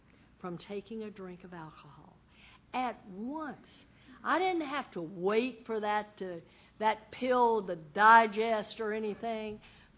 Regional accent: Texas, United States; I'm a hick from Texas.

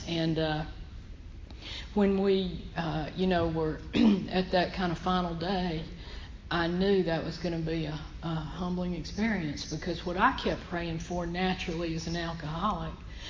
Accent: Alabama, United States; I grew up in Alabama, so close to here. I went to Auburn too. I was telling these girls, I'm 58

